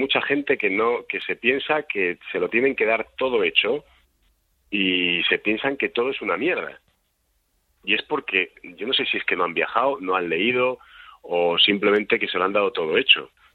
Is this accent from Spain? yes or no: yes; Spain; accent: Spanish; moved away; yo soy español, soy orgulloso de ser español y aunque viva fuera de España, seguiré siendo español toda mi vida. O sea, hablo 5 idiomas y los hablo todos con acento español. Pues soy español y me gusta ser español y me gusta mi país, aunque no viva en él.